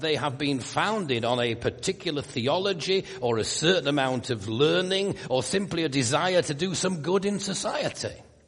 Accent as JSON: {"language": "English", "region": "Yorkshire and the Humber", "country": "United Kingdom", "tie": "born or raised there", "said": "And I'm a Yorkshire man, born and bred. I speak very differently to people who come from Sheffield or Hull, because they're a long way away."}